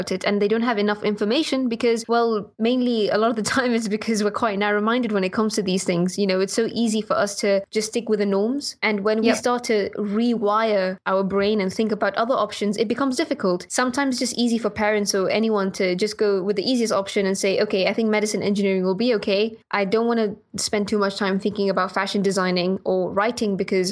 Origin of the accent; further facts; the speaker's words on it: Gibraltar; so in growing up in Gibraltar, we had an intern community around us as well.